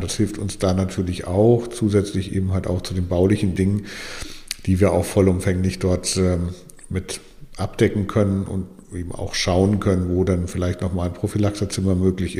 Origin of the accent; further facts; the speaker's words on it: Mainz, Rhineland-Palatinate, Germany; moved away as an adult; Ich bin eigentlich ursprünglich aus Mainz, bin dort geboren und aufgewachsen und mit 22 Jahren in den Norden gezogen.